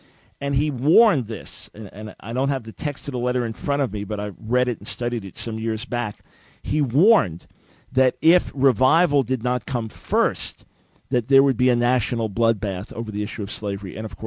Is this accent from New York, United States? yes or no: yes; New York, United States; now in Charlotte, United States; I live in Charlotte, North Carolina, anything going there, I'm from New York